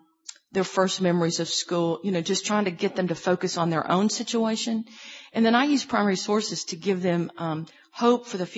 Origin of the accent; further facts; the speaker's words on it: Memphis, Tennessee, United States; So I'm from Memphis. I taught in West Tennessee and went to school at Martin. And, you know, I grew up around cotton.